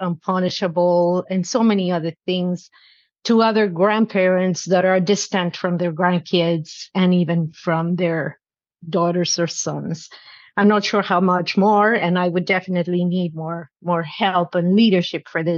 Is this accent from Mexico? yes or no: yes; Mexico; I come from Mexico and we're very expressive, loud